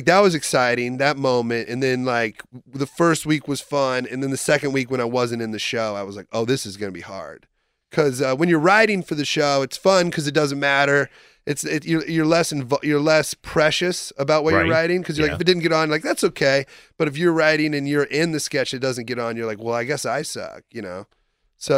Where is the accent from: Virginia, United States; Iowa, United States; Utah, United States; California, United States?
Iowa, United States; I loved Saturday Night Live growing up in Iowa